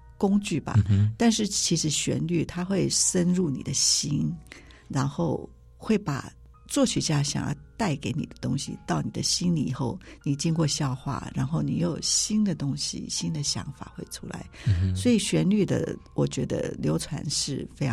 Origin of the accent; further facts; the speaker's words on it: Taiwan; also born or lived in United States; 那同时也看着我们在美国念书的时候，其实当很多人问你从哪里来的时候，你说台湾的时候，他们都听成泰国